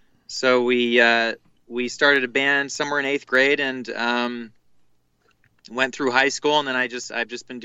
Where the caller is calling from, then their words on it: Fremont, California, United States; Right now I'm actually calling in from Fremont, California.